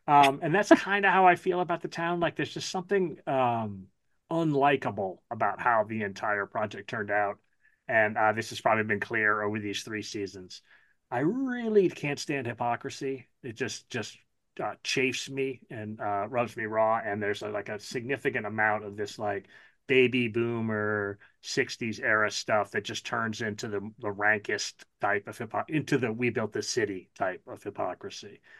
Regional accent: New York, United States; also born or lived in Berkeley; Yeah, my parents moved to the East Coast when I was maybe 10 months, and then I grew up in New York, but I was actually born in Berkeley.

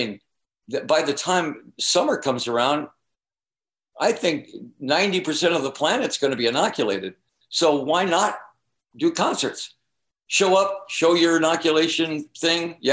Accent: East Detroit, Michigan, United States; I was from the East Side. I was from East Detroit, you know.

